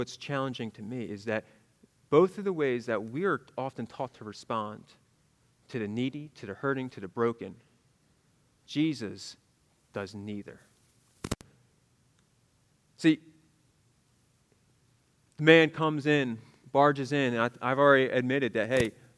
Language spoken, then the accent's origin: English; Northeast, United States; you know, I grew up in the Northeast, and Liz and I, we were up there a few weeks ago to visit family